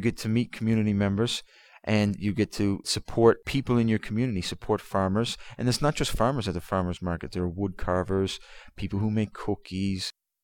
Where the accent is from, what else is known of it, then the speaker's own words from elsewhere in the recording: Brandon, Manitoba, Canada; I'm from Brandon, Manitoba.